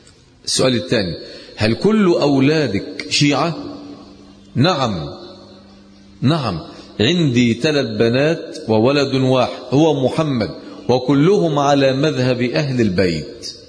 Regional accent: Egypt

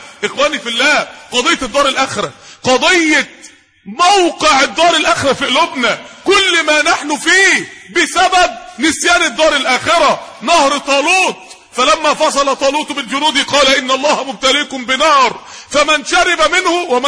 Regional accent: Mansoura, Dakahlia, Egypt; نقلوه على المستشفى عندنا في المنصورة في الطوارئ

